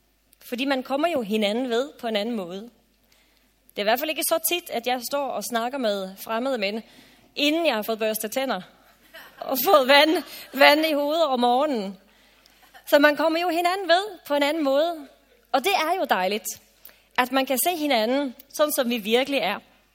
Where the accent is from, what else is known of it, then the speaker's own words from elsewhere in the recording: Norway; Jeg er jo selv nordmand